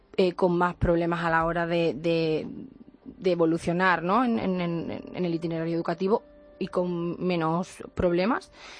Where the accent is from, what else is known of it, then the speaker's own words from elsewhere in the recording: San Roque, Andalusia, Spain; Pues el pueblo se llama San Roque, en Cádiz.